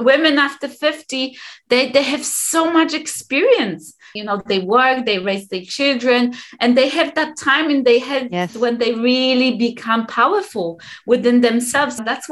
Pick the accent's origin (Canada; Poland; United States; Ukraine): Poland; now in United Kingdom; So I'm based in UK. I'm from Poland. That's original background. However, I've got German DNA, I've got Russian DNA, I've got Jewish DNA